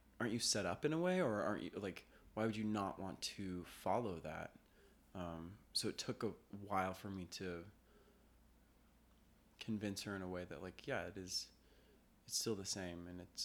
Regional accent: Denver, Colorado, United States; also born or lived in Los Angeles, United States; But also, I grew up in Denver and I was born out there too, in LA. So I don't know. I feel like it's kind of in my bones.

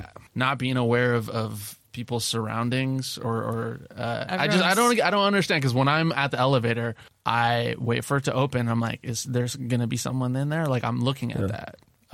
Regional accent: California, United States; maybe it came from growing up in Sonoma County.

